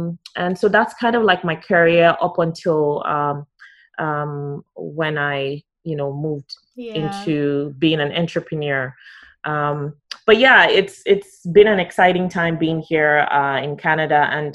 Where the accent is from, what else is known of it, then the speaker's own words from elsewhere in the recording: Nigeria; you're from Ghana and I'm from Nigeria